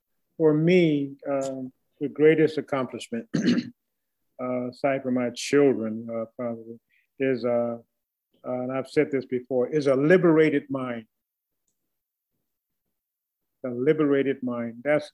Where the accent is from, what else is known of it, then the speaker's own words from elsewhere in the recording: the South, United States; I mean, just growing up in the South, growing up in America